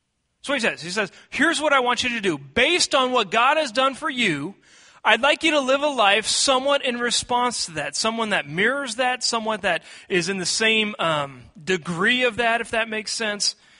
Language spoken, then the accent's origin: English; Seattle, Washington, United States; I grew up in Seattle, Washington, so you can leave the kids in the car without melting, and that was important.